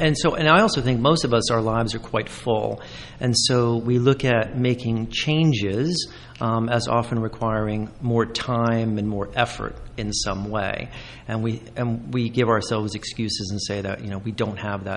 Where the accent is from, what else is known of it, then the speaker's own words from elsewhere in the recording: New Jersey, United States; Born and raised in Hunterdon County, and my office, I can actually see it from here, been on Main Street for 17 years.